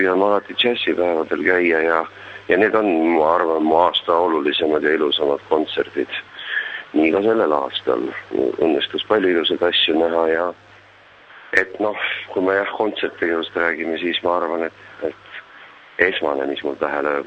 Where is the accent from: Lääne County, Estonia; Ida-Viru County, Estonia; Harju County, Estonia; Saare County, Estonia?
Ida-Viru County, Estonia; Jõhvi; see on mu kodukoht, eks ole, ja ma olen Jõhvis keskuse lõpetanud